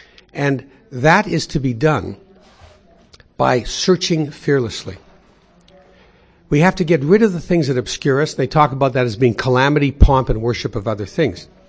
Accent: Canada; Yeah, I am a Canadian. Oh, I'm a Canadian.

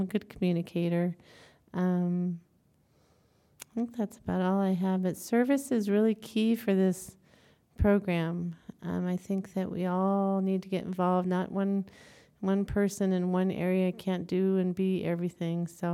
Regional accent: Billings, Montana, United States; I'm a compulsive eater. I'm from Billings, Montana.

